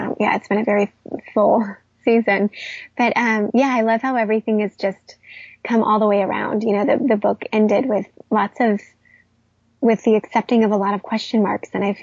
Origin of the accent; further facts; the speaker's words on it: Midwest, United States; I feel like I was raised in the Midwest, youngest of three girls